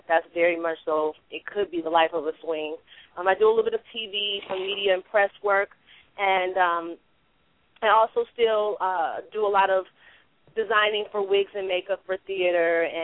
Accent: Detroit, Michigan, United States; now in New York, United States; I am from Detroit, Michigan. I live in New York now. I've been here for almost 3 years.

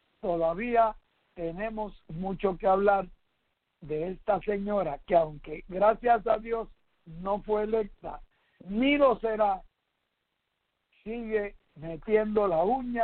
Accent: Puerto Rico; Somos los puertorriqueños los que elegimos nuestros gobernantes

